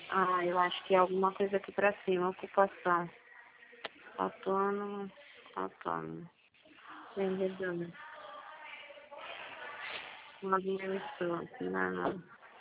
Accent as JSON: {"language": "Portuguese", "town": "Boa Esperança do Sul", "region": "São Paulo", "country": "Brazil", "tie": "born there", "said": "cidade que eu nasci é Boa Esperança do Sul"}